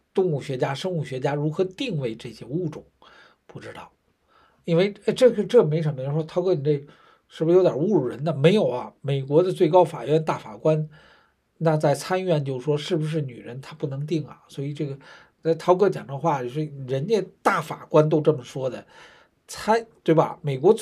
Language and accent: Chinese; China; moved away; 我们都是从大陆过来的。